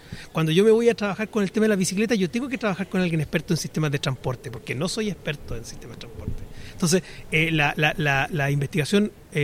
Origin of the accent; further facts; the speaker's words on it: Buenos Aires, Argentina; yo soy porteño de toda la vida.